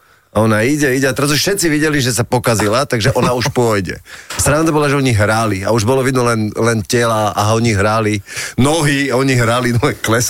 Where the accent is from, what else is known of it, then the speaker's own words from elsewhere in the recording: Michalovce, Košice Region, Slovakia; tak aj my s Miňom sme z Michaloviec, no čo?